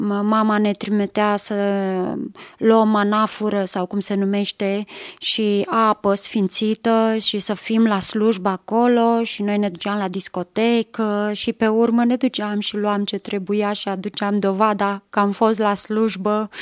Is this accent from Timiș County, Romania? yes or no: no; Mangalia, Constanța County, Romania; also born or lived in Fetești; M-am născut în județul Ialomița, Fetești, dar de la 7 ani am migrat în Mangalia, județul Constanța, la mare, și acolo mi-am petrecut toată copilăria.